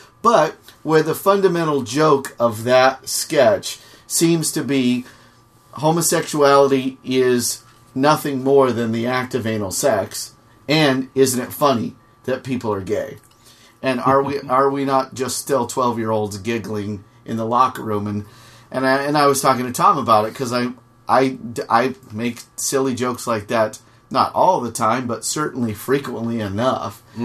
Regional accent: Ireland; because I'm an Irish guy

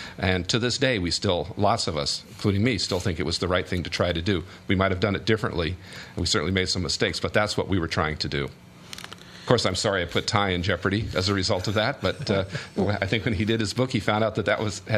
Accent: California, United States; So that's what I grew up with in the Southern California Quaker culture

